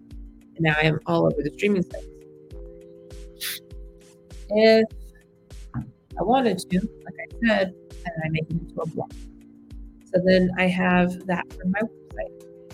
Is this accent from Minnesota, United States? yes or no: no; California, United States; And then, of course, I have California, which is my home state.